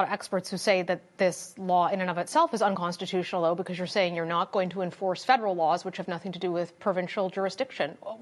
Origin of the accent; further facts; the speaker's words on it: Alberta, Canada; I'm from Alberta.